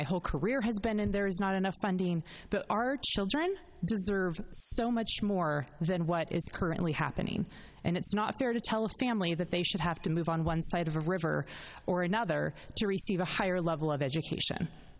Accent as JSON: {"language": "English", "country": "United States", "tie": "born or raised there", "said": "I've been a teacher in Oregon for 15 years, born and raised in the Oregon School District through my master's program."}